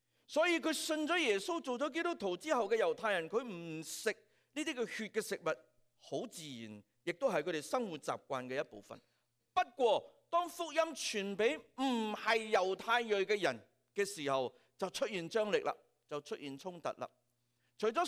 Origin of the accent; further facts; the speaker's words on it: Hong Kong; 我们在香港成长的时候